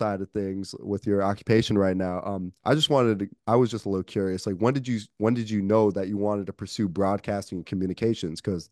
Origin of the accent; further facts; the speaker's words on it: New York, United States; Like, I'm from New York. So while I was growing up, you know, everything was Carmelo Anthony.